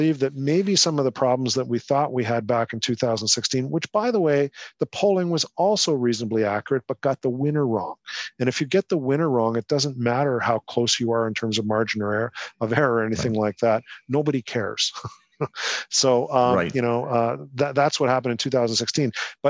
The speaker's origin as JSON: {"language": "English", "country": "Canada", "said": "I'm Canadian"}